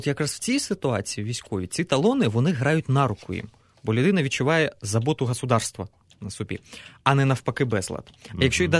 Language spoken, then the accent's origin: Ukrainian; Horlivka, Donetsk Oblast, Ukraine; Так, при тому, що я взагалі з Горлівки так, в Донецьку навчався.